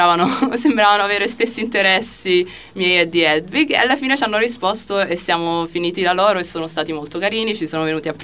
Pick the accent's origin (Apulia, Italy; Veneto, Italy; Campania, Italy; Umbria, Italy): Campania, Italy; Naples; now in London, United Kingdom; vivo fuori, sono napoletana ma già vivo fuori da Napoli da 9 anni, ho studiato all'estero, ho vagato un po', sono finita a Londra da un po' di tempo.